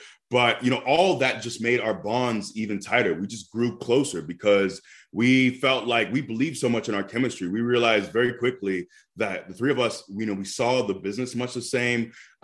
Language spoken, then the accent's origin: English; Tampa, Florida, United States; You know, I'm born and raised in Tampa. I still live here in this area, but that's my second home.